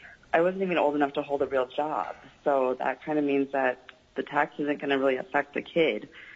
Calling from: Fairbanks, Alaska, United States; I am calling from Fairbanks, Alaska.

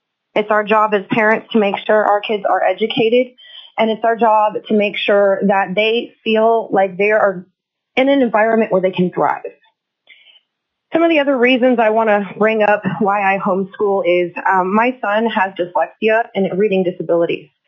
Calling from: Wasilla, Alaska, United States; I am calling from Wasilla, Alaska.

